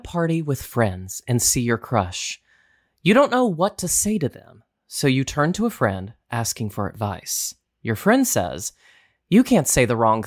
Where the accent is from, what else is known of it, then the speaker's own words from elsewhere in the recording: Virginia, United States; Northern South. I'm from Virginia. So like middle.